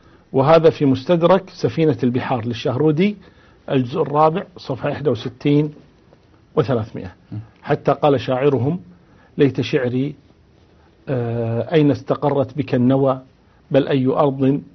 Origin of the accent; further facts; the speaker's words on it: Kuwait; إيه عندنا في الكويت إنه كان يمشي على كورنيش البحر